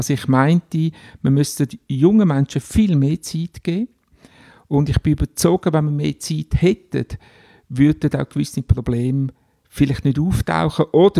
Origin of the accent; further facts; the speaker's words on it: Glarus, Switzerland; dann wieder zurück ins Glarnerland, wo ich aufgewachsen bin